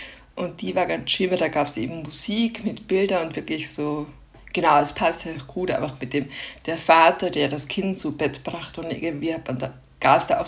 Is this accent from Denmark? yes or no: no; Austria; Ich komme aus Österreich, wie man vielleicht hören kann zwischendurch.